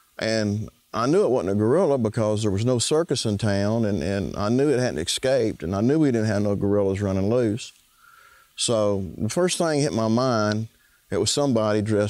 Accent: Kechai, Louisiana, United States; I'm from Kechai, Louisiana.

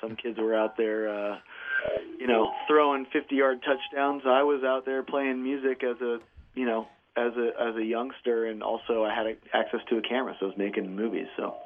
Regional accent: Tucson, Arizona, United States; Tucson's my hometown.

